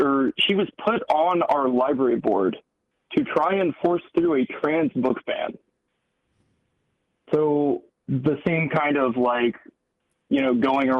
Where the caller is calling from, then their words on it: Tennessee, United States; I'm calling from Tennessee.